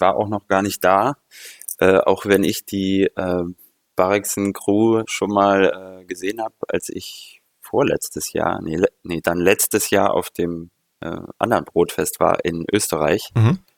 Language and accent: German; Bremen, Germany; moved away as an adult; also born or lived in Leipzig; ich bin in Bremen aufgewachsen und bin dann schon in der Jugend zum Malen gekommen, habe immer gemalt und wollte Künstler werden und bin es auch geworden, bin nach der Schule und im Zivildienst nach Leipzig gegangen, um Malerei auch zu studieren